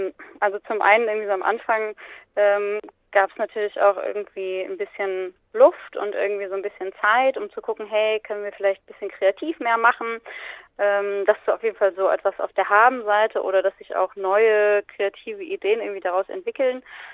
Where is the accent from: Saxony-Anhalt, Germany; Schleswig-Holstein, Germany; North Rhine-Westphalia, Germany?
North Rhine-Westphalia, Germany; Bielefeld; Ich komme aus Bielefeld